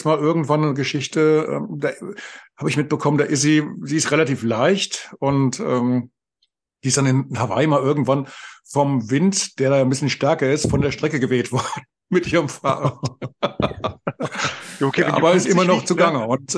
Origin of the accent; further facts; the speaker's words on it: Bad Orb, Hesse, Germany; Also ich komme ja hier aus Bad Orb.